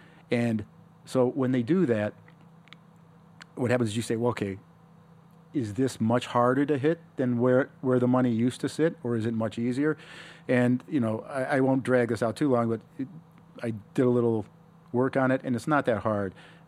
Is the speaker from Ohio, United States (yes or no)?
yes; Cleveland, Ohio, United States; you know, where I grew up in Cleveland, I have a friend.